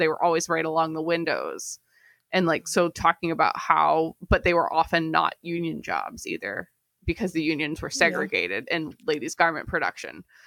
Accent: Independence, Missouri, United States; also born or lived in Illinois; So I grew up in Independence, Missouri, which is the home of Harry Truman

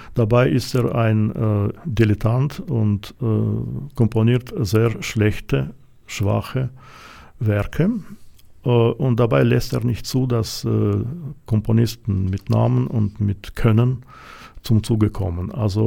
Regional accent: Russia; weil meine Beziehungen zu Russland sind nicht völlig gekappt, aber ich sehe die Entwicklungen in meinem Herkunftsland sehr kritisch an.

